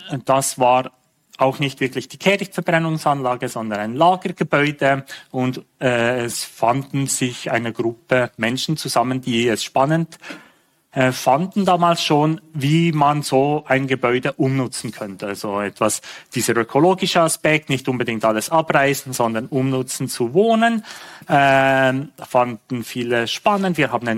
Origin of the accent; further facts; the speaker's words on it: Bern, Switzerland; Wir sind beide aus Bern, wohnen dort in einem hübschen, relativ neuen Wohnprojekt.